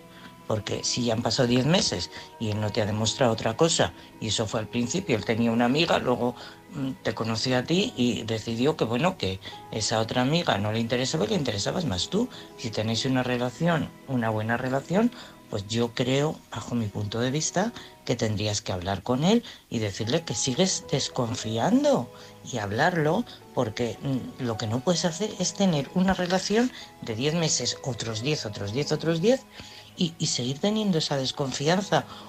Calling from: Madrid, Community of Madrid, Spain; de Madrid.

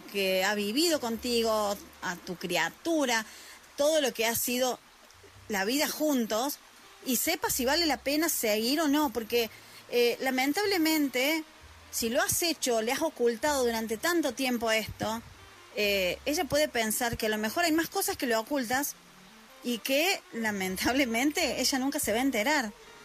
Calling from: Argentina; desde Argentina

